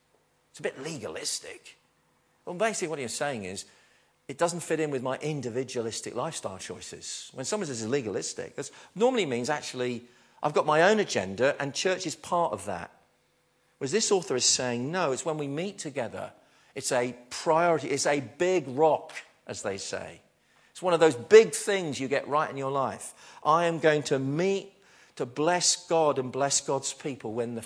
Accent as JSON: {"language": "English", "region": "East of England", "country": "United Kingdom", "said": "Now, I know I come from East Anglia."}